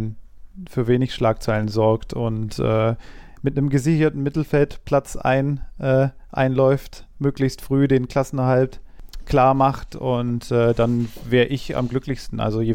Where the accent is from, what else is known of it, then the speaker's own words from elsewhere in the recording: Cologne, North Rhine-Westphalia, Germany; als Kölner hätte ich mich auch sehr darüber gefreut, Unioner in Köln begrüßen zu können.